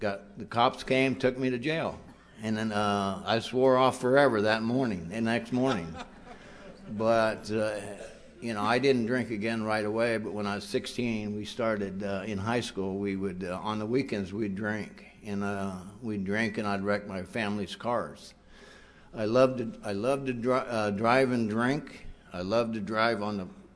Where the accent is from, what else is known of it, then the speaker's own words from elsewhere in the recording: Bakersfield, California, United States; also born or lived in Missouri; I grew up in Bakersfield, California. I wasn't born there, and I always make sure I point that out.